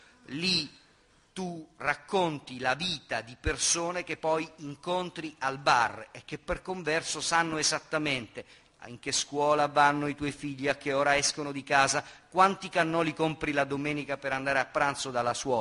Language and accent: Italian; Sicily, Italy; noi siamo siciliani anche abbastanza litigiosi